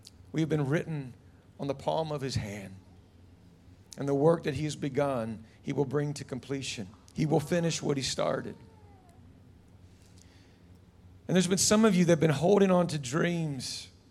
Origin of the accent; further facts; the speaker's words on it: United States; I know you guys don't do this, but I'm from America. And in America, we still do stupid things from time to time.